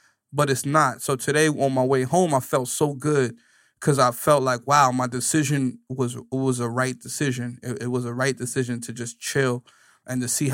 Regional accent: Bronx, New York, United States; Is it because I'm from the Bronx?

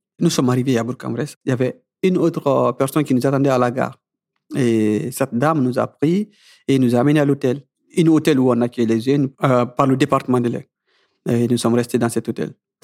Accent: Guinea; il m'a demandé, tu viens d'où ? J'ai dit, tu viens de la Guinée.

